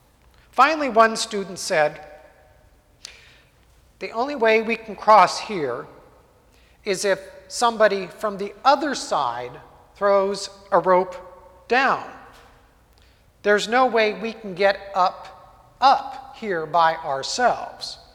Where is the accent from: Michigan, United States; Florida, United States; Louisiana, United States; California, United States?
California, United States; San Jose; when I grew up in the Santa Clara Valley in the 1960s and 1970s